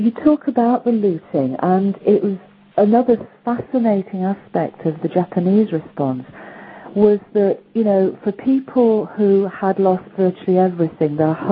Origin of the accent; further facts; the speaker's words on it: United Kingdom; I'm British, so I have to have tea.